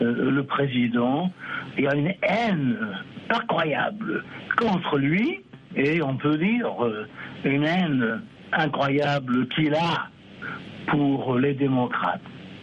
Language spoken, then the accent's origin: French; California, United States; French is a second language; je suis américain, 100%, toute ma vie ici en Californie.